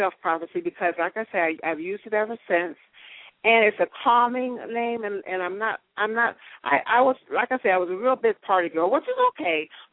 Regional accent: Cleveland, Ohio, United States; So I was raised in Cleveland, Ohio, in a middle-class family, and went to junior high school, went to high school.

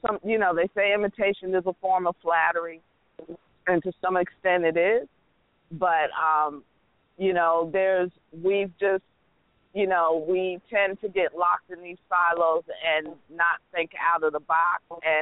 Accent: the North, United States; And, you know, I got to say, I was raised in the North. I got a Northern education

